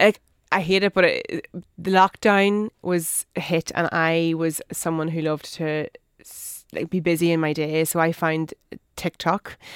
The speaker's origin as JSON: {"language": "English", "region": "County Monaghan", "country": "Ireland", "said": "I blame a lot of it on the fact that I was from Monaghan and thought it was small town and couldn't do it."}